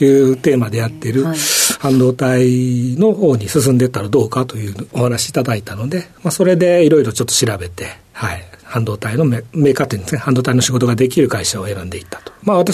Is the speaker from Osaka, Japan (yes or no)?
yes; Ibaraki, Osaka, Japan; 大阪の北摂茨城市の、まあ、生まれ育ちですね。